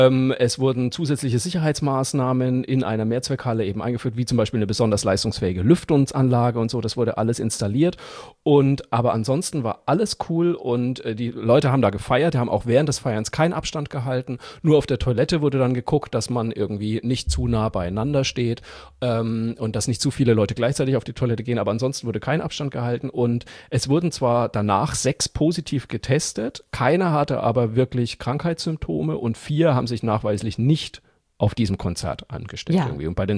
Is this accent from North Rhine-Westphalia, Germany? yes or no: no; Bavaria, Germany; ich bin Franke